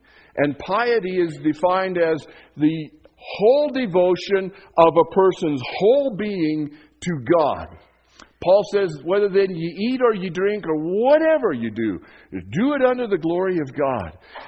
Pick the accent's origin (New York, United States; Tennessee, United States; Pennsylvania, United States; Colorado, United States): Colorado, United States; Leadville; It was common when I was growing up in Leadville that the door of the mortuary and the door of the post office were the pillars.